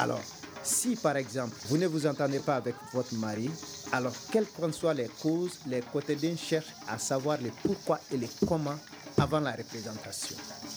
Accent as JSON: {"language": "French", "town": "Massantola", "region": "Koulikoro", "country": "Mali", "tie": "born or raised there", "said": "Je suis né à Massantola, grandi à Massantola."}